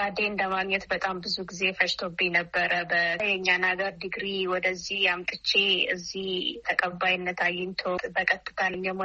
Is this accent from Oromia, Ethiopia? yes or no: yes; Ambo, Oromia, Ethiopia; also born or lived in Ginde Beret; የተወለድኩት በምዕራብ ሸዋ ዞን ግንደበረት ወረዳ ውስጥ ነው። ያደግኩት ደግሞ አምቦ ከተማ ነው።